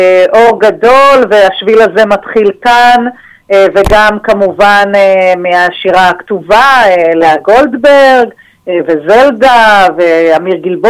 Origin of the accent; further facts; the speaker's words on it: Northern District, Israel; אני גדלתי בקיבוץ, כמו שאמרת, של השומר הצעיר בקיבוץ יחיעם